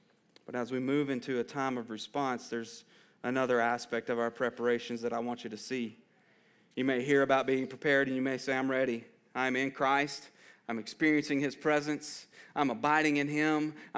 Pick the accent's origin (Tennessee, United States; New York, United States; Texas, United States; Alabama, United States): Tennessee, United States; Lebanon; And I'm from Lebanon, been here my entire life. She's from Mount Juliet. So we've been in the Middle Tennessee area our entire life.